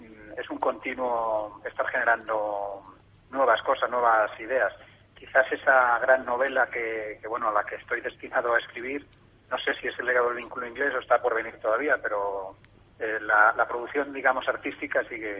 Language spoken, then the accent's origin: Spanish; Castilla-La Mancha, Spain; Primero la empecé a presentar aquí en mi tierra, donde ha tenido ya, como os he comentado, mucho éxito.